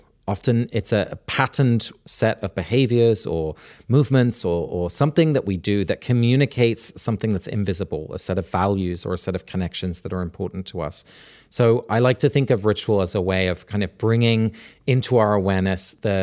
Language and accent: English; England, United Kingdom; So growing up in England in this rural part of the country, on May Day, the 1st of May, I would get up at dawn like the rest of the village